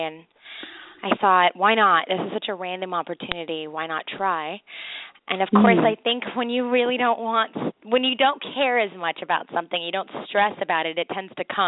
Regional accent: Los Angeles, California, United States; I grew up in Los Angeles, so I actually didn't want to have anything to do with the entertainment industry

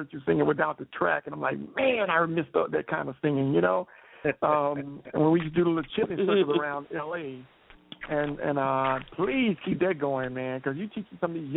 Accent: the South, United States; because I remember growing up in the South

